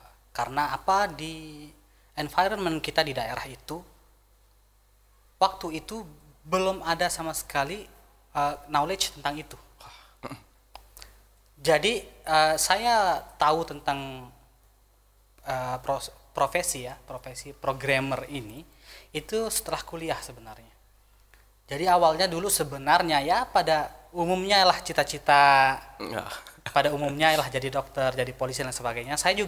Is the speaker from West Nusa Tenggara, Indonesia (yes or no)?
yes; East Lombok, West Nusa Tenggara, Indonesia; saya dari Lombok Timur.